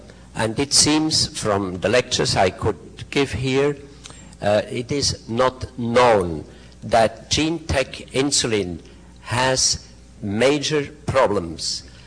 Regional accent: Switzerland; English is a second language; I'm a physician from Switzerland

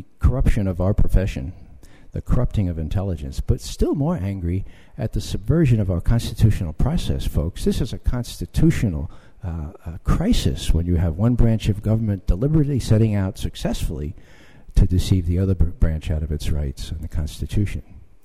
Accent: Ireland; Well, it leaves me really angry. Really angry. I'm Irish, and that doesn't help.

